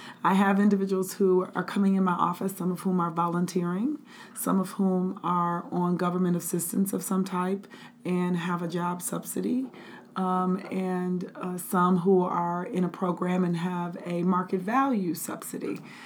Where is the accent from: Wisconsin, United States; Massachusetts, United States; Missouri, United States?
Wisconsin, United States; Milwaukee; And I also am a product of Wisconsin, Milwaukee's public schools.